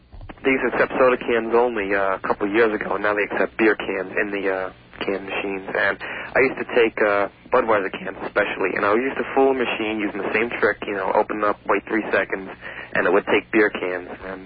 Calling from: Holbrook, United States; well, I'm calling from Holbrook

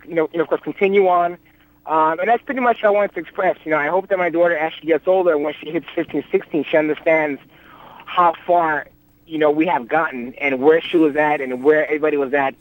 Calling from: Bronx, New York, United States; From Riverdale, Bronx.

